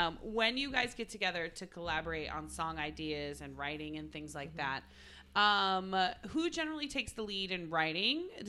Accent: Oklahoma, United States; Like, I'm from Oklahoma, and everybody's always a little surprised. They're like, oh, you know, you don't have an accent.

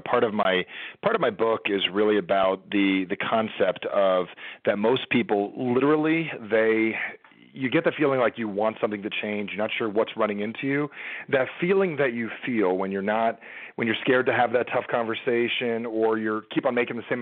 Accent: New Jersey, United States; I'm from Jersey. I'm very straight to the point.

